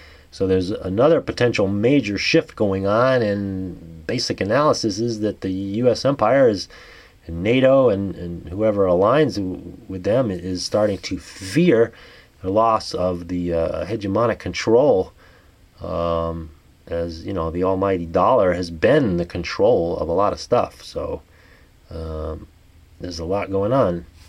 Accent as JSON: {"language": "English", "region": "New York", "country": "United States", "accent": "New York", "said": "There's my New York accent coming through."}